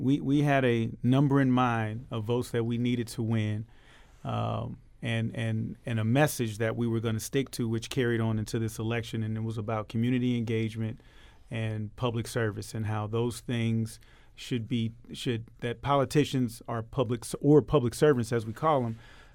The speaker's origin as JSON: {"language": "English", "town": "Florissant", "region": "Missouri", "country": "United States", "tie": "born or raised there", "lives_now": "Ferguson, United States", "said": "So I grew up in the Florissant area, you know, close to Ferguson. So that was where I grew up. I moved back to Ferguson about 4 or 5 years ago"}